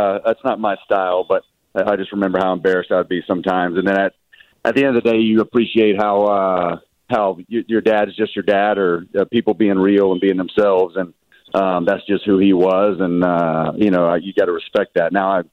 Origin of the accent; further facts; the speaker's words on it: the South, United States; My dad, we're from the South. I don't think we wear too many robes down there